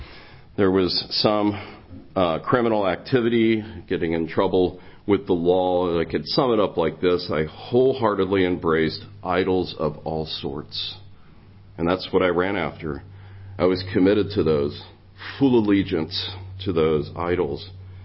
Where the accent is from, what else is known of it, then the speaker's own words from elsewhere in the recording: Cincinnati, Ohio, United States; I grew up in Cincinnati, Ohio. There was two brothers and myself. I was the oldest of the three.